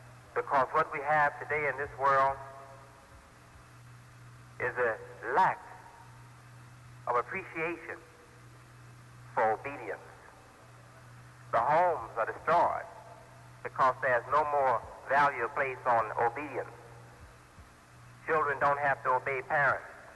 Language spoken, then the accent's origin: English; Chicago, Illinois, United States; also born or lived in Detroit; I'm an American, I was born here. I wasn't born on the moon, I was born here. Born in Detroit, Michigan, raised up from a little child, less than 1 year old, in Chicago. Been in Chicago for 43 years almost.